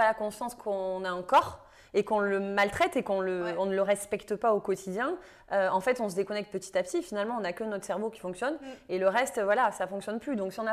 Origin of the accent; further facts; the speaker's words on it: south of France, France; accent: southern French; mon accent du sud, la fraîcheur, la luminosité.